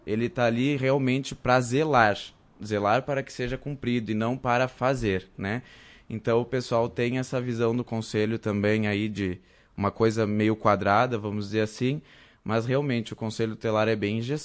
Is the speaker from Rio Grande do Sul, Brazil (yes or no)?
yes; Marau, Rio Grande do Sul, Brazil; eu sou da região sul do estado do Rio Grande do Sul, né? A minha família toda é de Pelotas. Eu vim para Marau com 2 anos de idade, né? E desde então, desde a idade, resido aí, né?